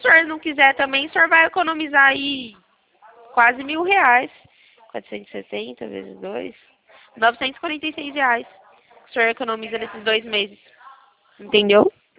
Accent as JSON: {"language": "Portuguese", "region": "São Paulo", "country": "Brazil"}